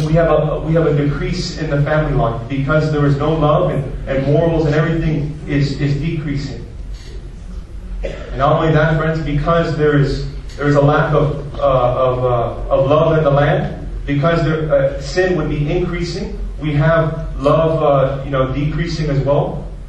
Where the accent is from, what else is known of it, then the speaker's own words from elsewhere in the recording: United States; this one just really blew my mind away because I grew up in America.